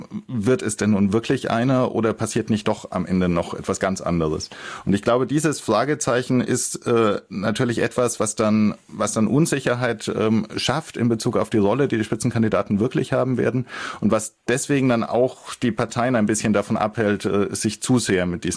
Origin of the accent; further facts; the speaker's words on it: Berlin, Germany; ich bin ja schon froh, dass ich als Berliner im Luxemburger Radio zu hören bin.